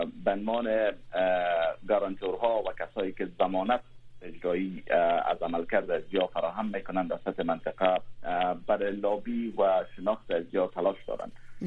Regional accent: Afghanistan; به عنوان یک افغان، به عنوان یک کسی که به او کشور تعلق دارم

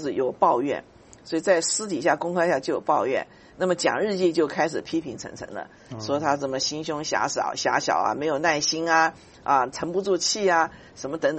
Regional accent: Taiwan; 我是台湾长大的

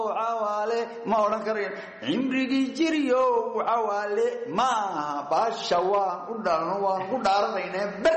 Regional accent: Zeila, Awdal, Somalia; born there; waxaan sidoo ku faanaya maanta halkii aan ku dhashay sayliciga

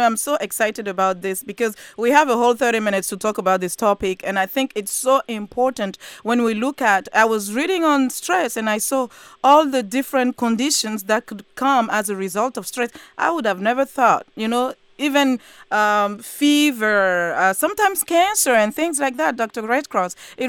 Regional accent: Côte d’Ivoire; English is a second language; I'm from Cote d'Ivoire. And when I go home and I talk to people, my families, my friends and everything

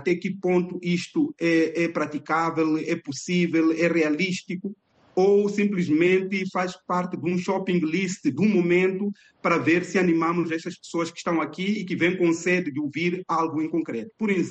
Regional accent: Mozambique; como um bom moçambicano que também está preocupado com esta problemática

